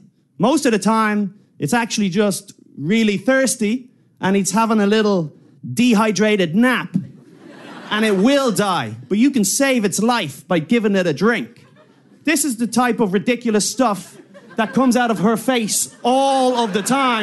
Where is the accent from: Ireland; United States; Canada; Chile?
Ireland; I'm from Ireland, okay?